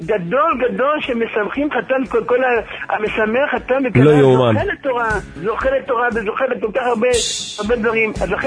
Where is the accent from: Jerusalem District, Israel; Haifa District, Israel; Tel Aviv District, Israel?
Jerusalem District, Israel; Jerusalem; אני ירושלמי ותיק